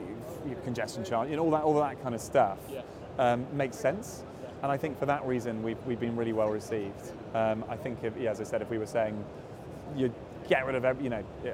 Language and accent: English; United Kingdom; we've now been here 3 years, has been because we're British